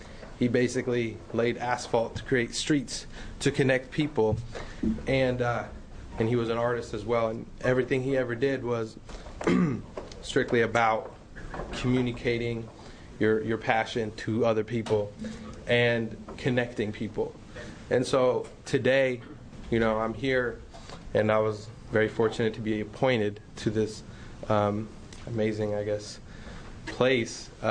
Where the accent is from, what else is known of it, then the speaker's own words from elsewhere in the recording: Beaverton, Oregon, United States; I'm from Beaverton, Oregon, and that's kind of where I grew up.